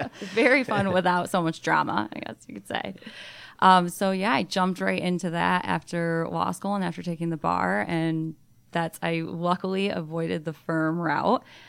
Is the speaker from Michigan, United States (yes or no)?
yes; Michigan, United States; moved away as an adult; now in Atlanta, United States; Well, I'm from Michigan. I went to Michigan State, so go Green, and just decided to move out of state, and so came down to Atlanta.